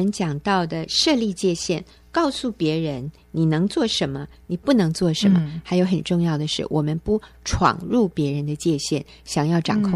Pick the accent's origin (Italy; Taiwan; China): China; 而且我们中国人，常常搞不懂